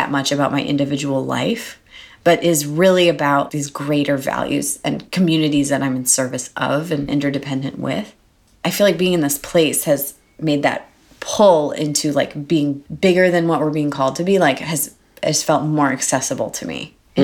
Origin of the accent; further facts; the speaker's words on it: Milwaukee, Wisconsin, United States; the way I was brought up in Milwaukee organizing community was really just about like doing the work and getting it done.